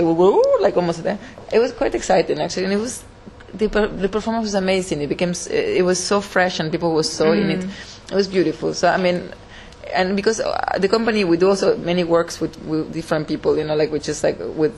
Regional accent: Argentina; You know, I come from Argentina, you know, there's no big founding for dance

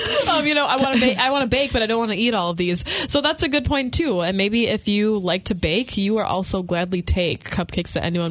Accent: Coloma, Michigan, United States; Well, not only that, but I'm from Coloma.

